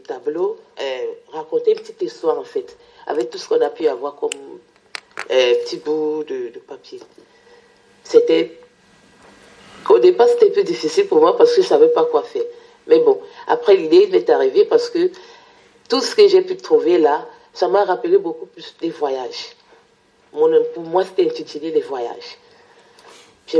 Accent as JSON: {"language": "French", "country": "Cameroon", "said": "Moi, je viens du Cameroun"}